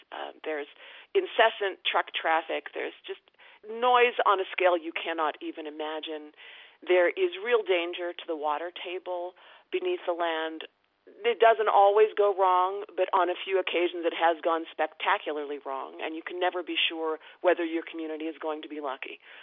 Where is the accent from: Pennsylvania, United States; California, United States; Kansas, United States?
Pennsylvania, United States; When I grew up in Pennsylvania, this was pre-internet, and so if anything, the community was more isolated then than it is today.